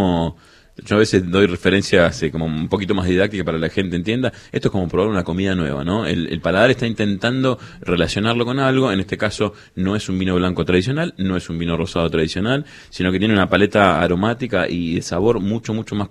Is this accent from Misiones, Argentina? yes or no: no; Buenos Aires, Argentina; born there; Nací en Parque Patricio, en la maternidad Sardá.